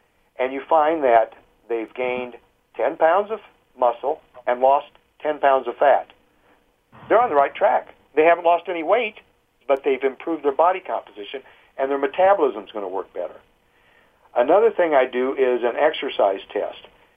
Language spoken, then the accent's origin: English; Midwest, United States; I'm from the Midwest, but here's been my experience here.